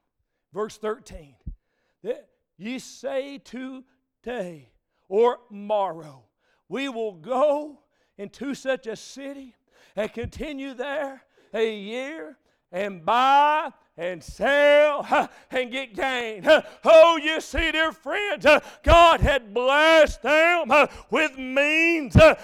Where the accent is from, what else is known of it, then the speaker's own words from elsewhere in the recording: Beech Grove, Indiana, United States; when I was a little boy growing up in Beech Grove.